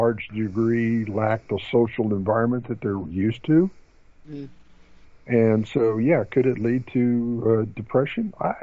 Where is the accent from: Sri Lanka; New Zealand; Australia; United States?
United States; San Diego, California; Now, I'm a SeaWorld advocate. I was raised in San Diego.